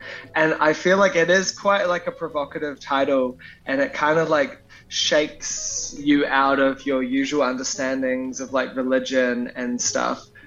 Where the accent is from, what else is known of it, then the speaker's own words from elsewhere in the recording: New Zealand; now in Melbourne, Australia; I'm living in Melbourne. I'm quite far from the New Zealand music community